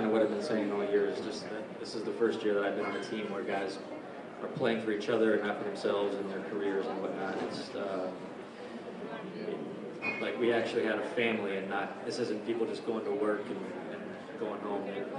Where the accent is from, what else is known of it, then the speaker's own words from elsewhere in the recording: California, United States; I'm from California, so... as much as I do like it here, I'm going to go back to the warm weather